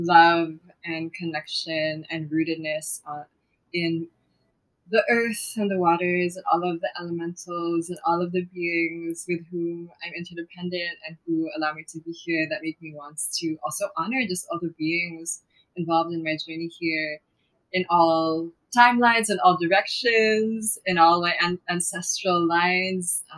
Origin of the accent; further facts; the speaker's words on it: Toronto, Ontario, Canada; born there; I was born here in Toronto, specifically Scarborough